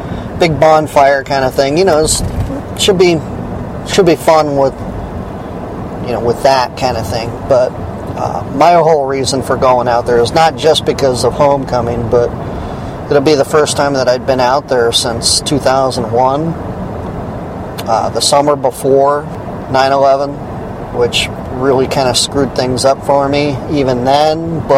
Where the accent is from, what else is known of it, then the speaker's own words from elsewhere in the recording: Oregon, United States; The homecoming game, the USC Trojans will be playing my home state Oregon Ducks.